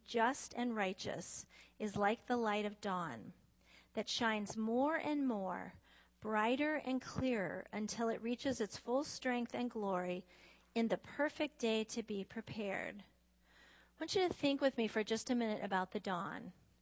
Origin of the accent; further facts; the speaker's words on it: West Coast, United States; also born or lived in Arizona; I'm from the West Coast and the Southwest.